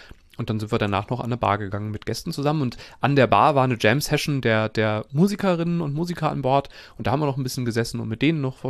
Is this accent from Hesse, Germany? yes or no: yes; Langen, Hesse, Germany; Ich muss mal kurz meine alte Heimatstadt Langen rügen.